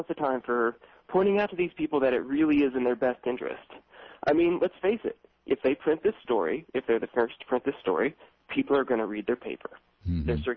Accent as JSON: {"language": "English", "town": "Austin", "region": "Texas", "country": "United States", "said": "But I'm from Austin, Texas. I'm pretty active politically."}